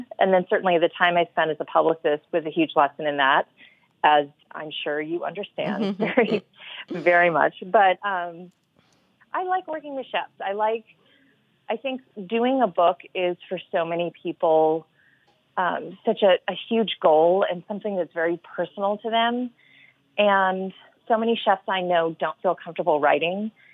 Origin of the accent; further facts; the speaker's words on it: the South, United States; reflect the fact that I grew up in the South